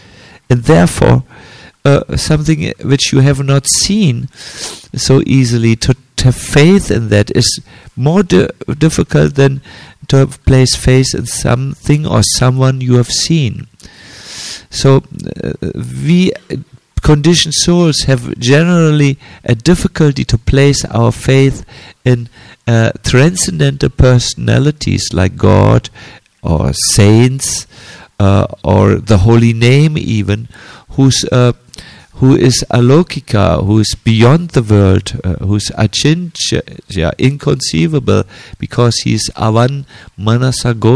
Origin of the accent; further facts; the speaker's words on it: Hamburg, Germany; But I'm from Hamburg.